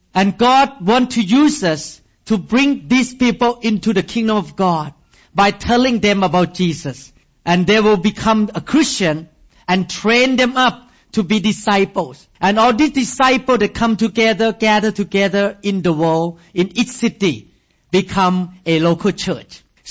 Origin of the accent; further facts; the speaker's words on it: Thailand; now in United States; knowing nothing about building the church in America because we came from Thailand.